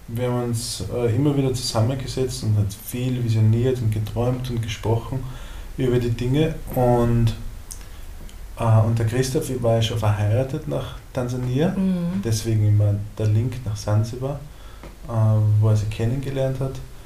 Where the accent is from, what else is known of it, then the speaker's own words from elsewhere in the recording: Mariazell, Styria, Austria; now in Tanzania; bin ursprünglich aus Österreich, aus der Steiermark, aufgewachsen in Mariazell. Das ist der nördlichste Punkt von der Steiermark. Und bin jetzt seit knapp einem Jahr auf Sansibar.